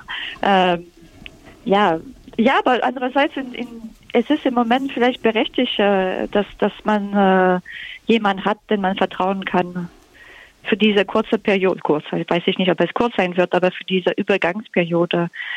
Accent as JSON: {"language": "German", "region": "Quebec", "country": "Canada", "said": "Und dann in Quebec, wo ich herkomme, das wird auch so verkauft. Wir können das, weil wir Quebecois sind."}